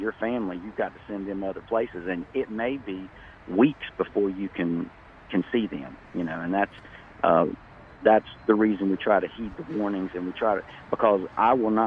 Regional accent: North Carolina, United States; born there; Actually, I'm in Onslow County, but I was born in Carteret County, which is right north of Onslow County.

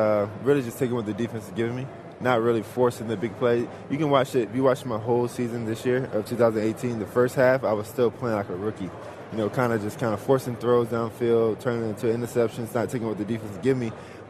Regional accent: Georgia, United States; It's a limited edition that they're doing for Super Bowl in my home state, Georgia.

